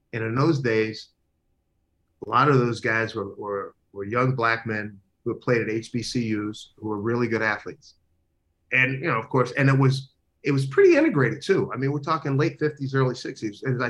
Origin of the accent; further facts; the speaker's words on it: Philadelphia, Pennsylvania, United States; I grew up in North Philly, where on North 20th Street, where I could walk at the buildings.